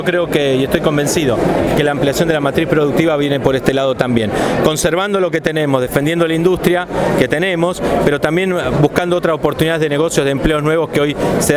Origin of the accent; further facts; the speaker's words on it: Argentina; La verdad que cada día estamos peor como Argentina, como país.